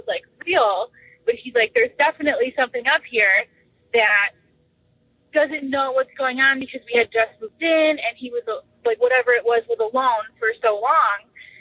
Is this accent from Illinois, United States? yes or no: yes; Chicago, Illinois, United States; I'm from Chicago, Illinois.